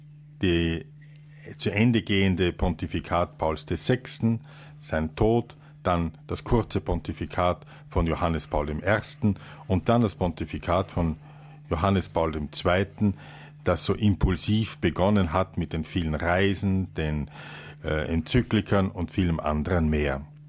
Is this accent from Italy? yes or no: no; Lower Austria, Austria; also born or lived in Vienna / Salzburg; Ich bin ein Österreicher, geboren in Wien, aber in Niederösterreich aufgewachsen, dann aber durch einen Schicksalsschlag der Familie, mein Vater ist sehr früh gestorben, nach Salzburg gekommen